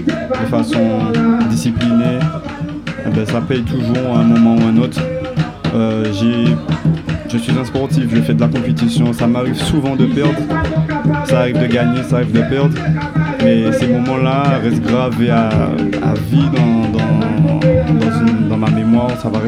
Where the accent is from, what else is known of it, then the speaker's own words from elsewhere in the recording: Le Diamant, Martinique; also born or lived in French Guiana; Je suis né en Guyane, je suis arrivé en Martinique en 2004. Toutes mes classes, par contre, je les ai faites au Diamant.